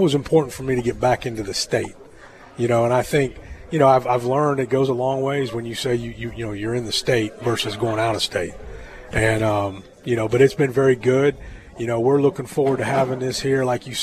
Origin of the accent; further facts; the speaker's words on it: Ohio, United States; I'm originally from Ohio. I went to the University of Cincinnati